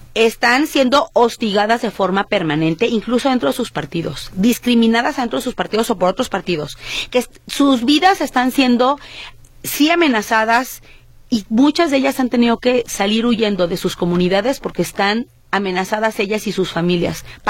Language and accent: Spanish; Jalisco, Mexico; yo soy jalisciense y vivo una vida común y los problemas de Jalisco me atañen de manera directa.